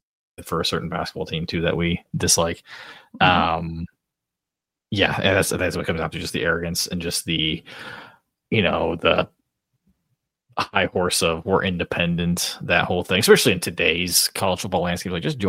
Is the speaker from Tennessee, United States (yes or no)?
no; Indiana, United States; where we grew up in Northern Indiana, like, you know, that's, we got our news stations from South Bend.